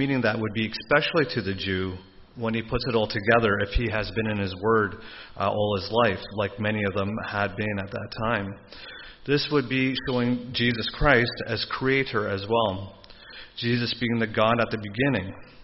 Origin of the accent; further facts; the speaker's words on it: Sarnia, Ontario, Canada; I hail from Sarnia, Ontario